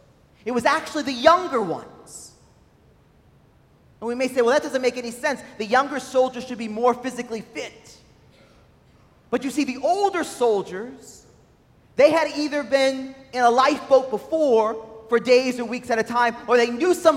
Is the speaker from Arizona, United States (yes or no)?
no; New Orleans, Louisiana, United States; If you're like me, born and raised in New Orleans, you're probably a YAT.